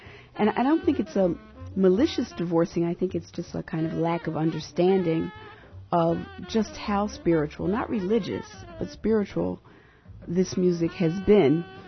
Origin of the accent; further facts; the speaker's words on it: Philadelphia, Pennsylvania, United States; I grew up in Philadelphia, where … just reigns, supreme.